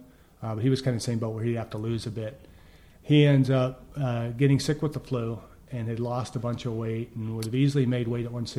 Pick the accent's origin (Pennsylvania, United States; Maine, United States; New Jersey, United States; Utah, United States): Pennsylvania, United States; Pittsburgh; also born or lived in Youngstown, Ohio; Pretty much from birth. I was born in Youngstown, Ohio, but we spent, I think, 3 months there and moved to Pittsburgh. So essentially, you know, I'm raised in Pittsburgh.